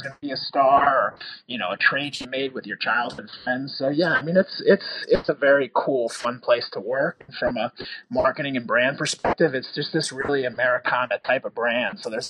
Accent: Chicago, Illinois, United States; You mentioned I grew up in Chicago, so Frank Thomas, he was my favorite player growing up.

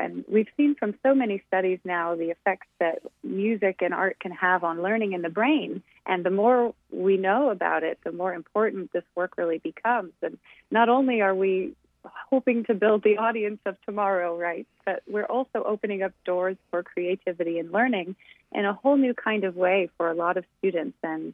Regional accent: Cedar Rapids, Iowa, United States; also born or lived in Washington, D.C. / Jacksonville; As I mentioned, I grew up in Cedar Rapids, Iowa, and I have a very Midwestern heart.

